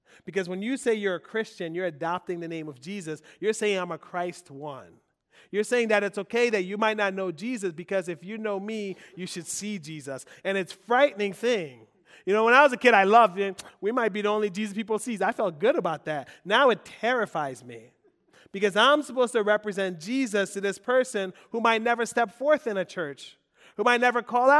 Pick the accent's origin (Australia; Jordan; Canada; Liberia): Liberia; also born or lived in Sierra Leone / Ivory Coast; now in United States; where are you from? I was like, Liberia, but I've been in a refugee camp in Sierra Leone. I've been in a refugee camp in Ivory Coast. But, hey, I'm back in America now.